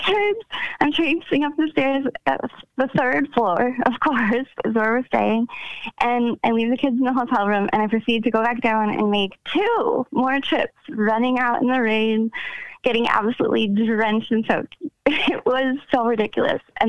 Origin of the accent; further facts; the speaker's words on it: Connecticut, United States; now in Minnesota, United States; So we live in Minnesota, but I'm from Connecticut. And I used to take my kids on road trips back to Connecticut to visit.